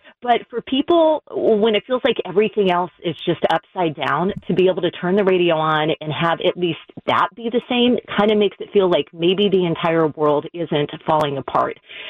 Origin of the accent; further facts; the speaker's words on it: Florida, United States; but it destroyed my hometown in Southwest Florida a couple of years ago.